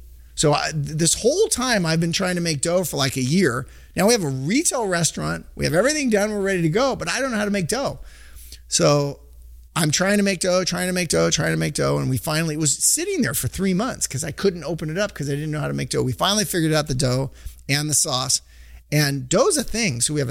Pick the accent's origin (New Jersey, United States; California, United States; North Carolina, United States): California, United States; Sacramento; I'm not from there, and I don't know where the good parts are, and I'm from Sacramento.